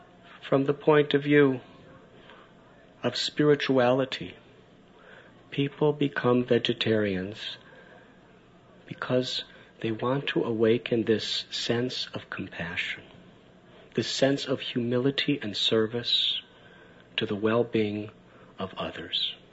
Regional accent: Midwest, United States; I come from the Midwest, but never was I so close to a cow.

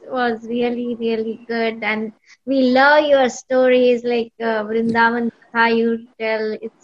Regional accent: Charlotte, North Carolina, United States; I am from Charlotte.

